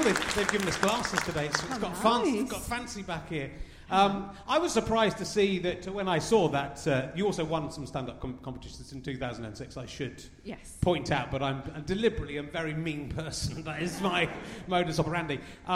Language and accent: English; Pocklington, Yorkshire and the Humber, United Kingdom; born there; I'm a Yorkshireman as well.